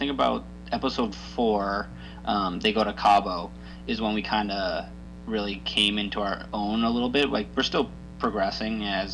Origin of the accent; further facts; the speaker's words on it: Massachusetts, United States; I grew up just outside the Boston area, and seeing Laguna Beach in California was just a culture shock almost, because I'm freezing in the winter